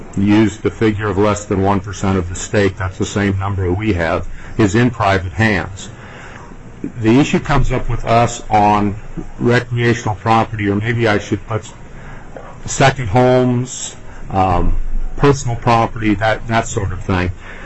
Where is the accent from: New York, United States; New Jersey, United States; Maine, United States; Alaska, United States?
Alaska, United States; Kenai; I'm from Kenai. I live on the Kenai Peninsula.